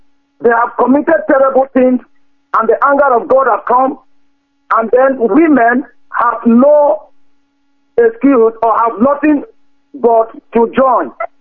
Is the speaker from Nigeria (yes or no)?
yes; Nigeria; now in Manchester, United Kingdom; from Manchester, an indigenous of Biafra from Ebo Mainugu local government in Biafra land.